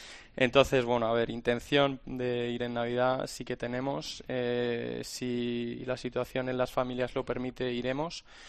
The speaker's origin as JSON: {"language": "Spanish", "town": "Madrid", "region": "Community of Madrid", "country": "Spain", "moved": "yes", "lives_now": "Brussels, Belgium", "said": "Yo soy de Madrid."}